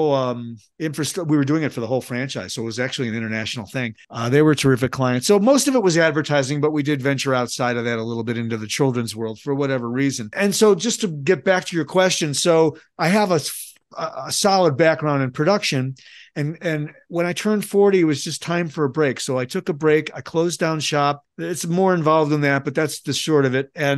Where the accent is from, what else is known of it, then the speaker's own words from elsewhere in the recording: Chicago, Illinois, United States; now in Albuquerque, United States; I was born and raised in Chicago. Myself and my team and my company are all located in Albuquerque, New Mexico, and I've been out here roughly about 20 years or so.